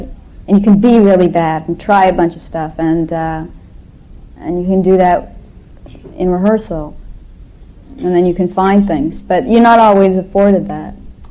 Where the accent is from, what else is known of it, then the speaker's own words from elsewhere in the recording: Los Angeles, California, United States; Well, you know, I grew up in Hollywood, so it's my home.